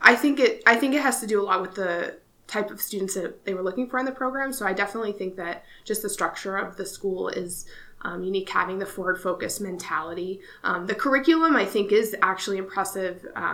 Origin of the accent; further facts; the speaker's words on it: Scottsdale, Arizona, United States; also born or lived in Boston, Massachusetts; I grew up, I was born in Boston. I lived in Arizona since I was five in Scottsdale. And then I moved to Tempe to go to school for undergrad at ASU.